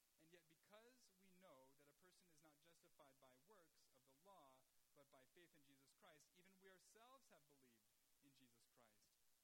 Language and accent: English; United States; No, I'm an American. I experience my life as an American.